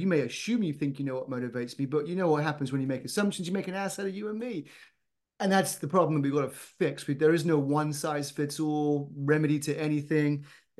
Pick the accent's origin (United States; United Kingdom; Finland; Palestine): United Kingdom; Don't assume just because I'm British, I've got bad teeth.